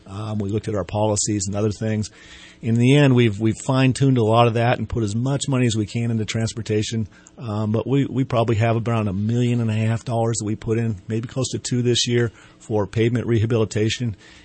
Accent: Weaverville, California, United States; I grew up in Weaverville, and you know, as most kids, went to college and got into engineering and went to the Bay Area for a while, and this was my trip home.

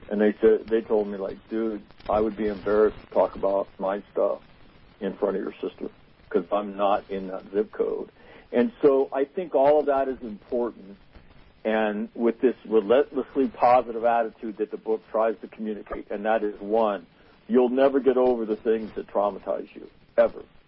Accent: Sacramento, California, United States; The worst thing I've ever seen in my life, I grew up in Sacramento.

